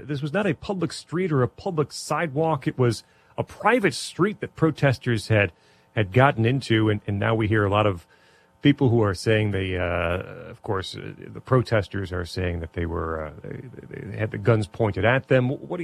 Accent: Chicago, Illinois, United States; I'm from the Chicago area

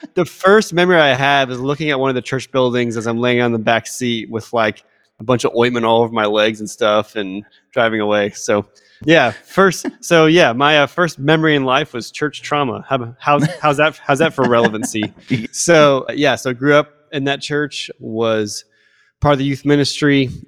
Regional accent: Phoenix, Arizona, United States; So I grew up in Phoenix, Arizona. I was part of a big Southern Baptist church.

